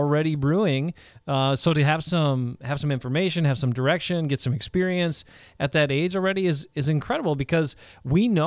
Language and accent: English; Algoma, Wisconsin, United States; Actually, shout out to my hometown, Elgoma, Wisconsin, Von Steele Winery, oldest licensed winery in Wisconsin.